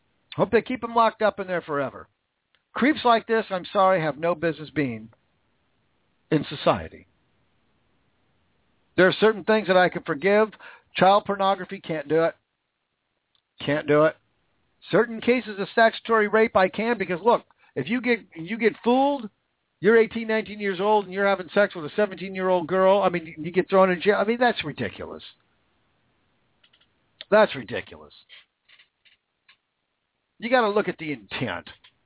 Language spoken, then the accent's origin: English; Washington, United States; David Reichert, Washington, my home state, fired.